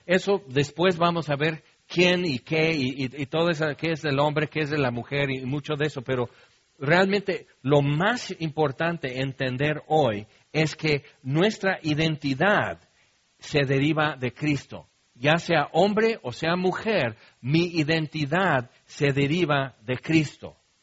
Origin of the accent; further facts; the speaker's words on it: California, United States; Spanish is a second language; lo que fui cuando viví en California como estadounidense y todo eso